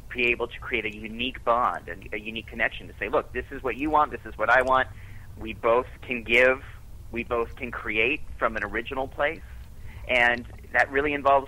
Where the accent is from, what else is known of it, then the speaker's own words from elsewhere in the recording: California, United States; And at the same time, living in California, growing up in California, you get used to a lot of unstable stuff with the ground.